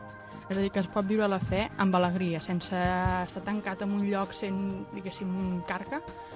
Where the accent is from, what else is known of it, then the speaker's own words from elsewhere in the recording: Tarragona, Catalonia, Spain; com que soc de Tarragona com ells